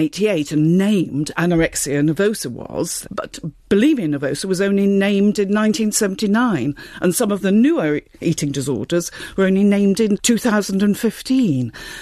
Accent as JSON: {"language": "English", "region": "East Midlands", "country": "United Kingdom", "said": "So I come from Derbyshire"}